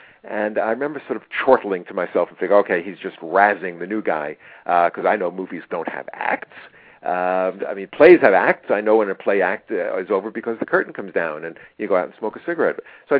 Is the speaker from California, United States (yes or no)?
no; New York, United States; I grew up in New York, and my first love was theater, really.